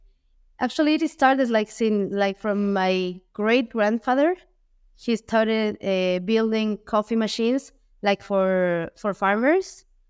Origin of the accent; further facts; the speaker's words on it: Coatepec, Veracruz, Mexico; also born or lived in Mexico City; We, in Mexico, we grow coffee. Origin, we are from Coatepec, which is a small town in Veracruz, which is one of the, I believe is the second or third biggest region which grows coffee.